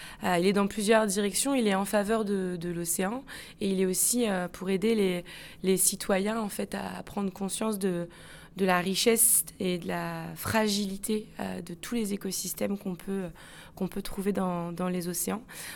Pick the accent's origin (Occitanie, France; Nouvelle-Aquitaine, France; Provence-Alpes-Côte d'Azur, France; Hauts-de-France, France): Hauts-de-France, France; Lille; je suis originaire de Lille. J'ai eu 31 ans, là, il n'y a pas très longtemps. J'ai fait mes études à Lille, à l'Université de Lille. J'ai une licence en écologie des populations. Et ensuite, je suis arrivée sur la Côte d'Opale, à Vimereux